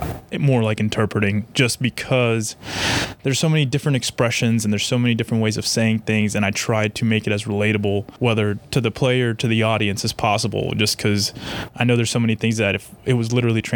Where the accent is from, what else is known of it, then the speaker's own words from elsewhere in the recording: Guaynabo, Puerto Rico; also born or lived in Atlanta; Early life was growing up in Guaynabo, Puerto Rico. My dad worked for IBM, so he would get transferred a lot. And we actually lived in Atlanta for a while, or they did, and then they moved back to Puerto Rico, and that's where I spent my early childhood, and then we moved back to Atlanta again.